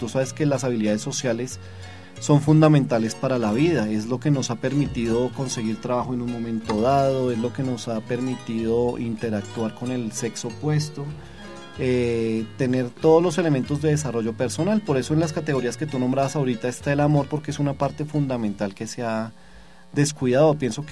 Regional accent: Colombia; esa capacidad de lucha que tenemos como colombianos

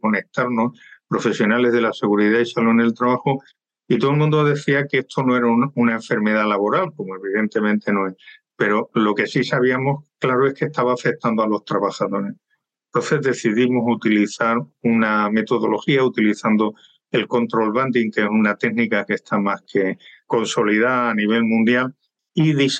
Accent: Córdoba, Andalusia, Spain; yo, que soy de Córdoba y discípulo de Séneca

